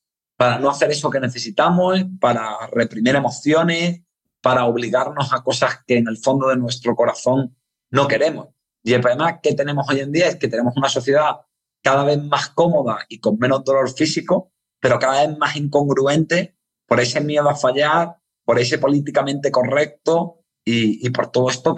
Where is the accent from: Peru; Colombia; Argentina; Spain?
Spain; Granada, Andalusia; Bueno, eso lo digo yo que soy de Granada